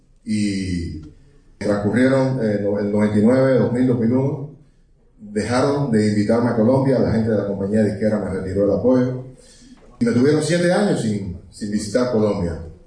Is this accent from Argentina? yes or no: no; Cuba; Y yo como cubano, soy artista, pero soy cubano ante todo.